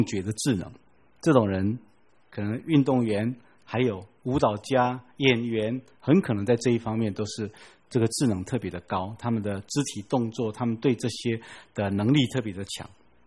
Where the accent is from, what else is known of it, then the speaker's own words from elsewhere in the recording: China; 过去的时代我们中国人是万般皆下品，唯有读书高